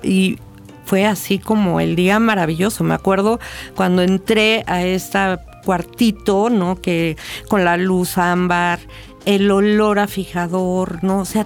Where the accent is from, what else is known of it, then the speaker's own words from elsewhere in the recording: Coyoacán, Mexico City, Mexico; actualmente no vivo en Coyoacán, pero cuando tengo que ir al mercado, voy al mercado de Coyoacán. O sea, no hay de otra. Y bueno, pues crecí en Coyoacán.